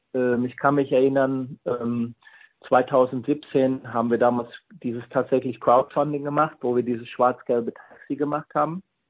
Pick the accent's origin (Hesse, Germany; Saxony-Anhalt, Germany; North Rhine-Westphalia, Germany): North Rhine-Westphalia, Germany; Dortmund; also born or lived in Schwerte; Und bekanntlich bin ich ein Stück weit ein Dortmunder, weil ich halt die Hälfte meiner Kindheit in Dortmund und Schwerte verbracht habe und einen deutschen Vater erhat.